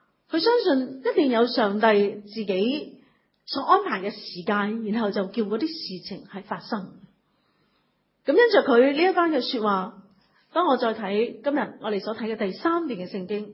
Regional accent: China; 我哋中国人会话你冇嗰条命系咪啊？

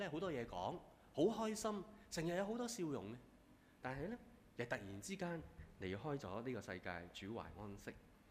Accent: Guangdong, China; 即系用我哋广东人一句嘅说话咧

